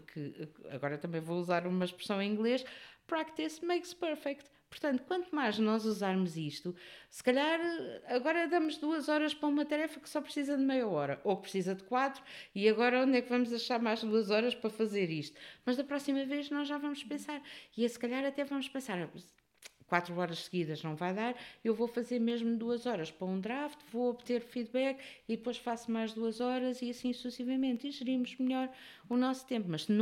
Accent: Portugal; somos latinos, somos portugueses, gostamos de fazer muitos considerandos e muitos...

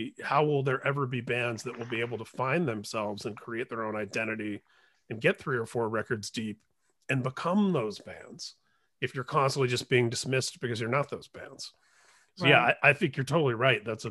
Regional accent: Midwest, United States; I grew up in the Midwest. I'm Generation X.

